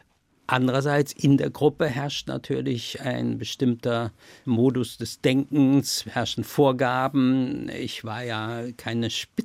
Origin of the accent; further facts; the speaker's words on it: North Rhine-Westphalia, Germany; Ich komme ja aus dem Ruhrgebiet, da gab es noch die alte KPD